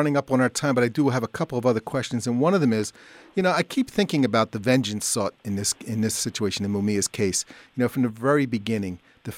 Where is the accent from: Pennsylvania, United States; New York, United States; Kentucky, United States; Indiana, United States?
Pennsylvania, United States; Philadelphia; I was telling you earlier, I grew up in Philly.